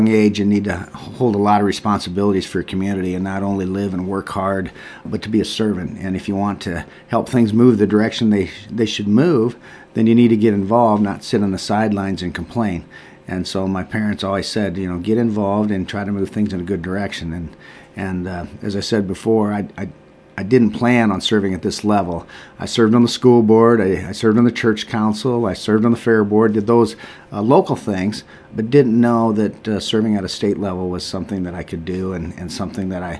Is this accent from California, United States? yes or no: no; Iowa, United States; I'm a farmer from Delaware County. Grew up in Delaware County my entire life and started farming in 1979, right out of high school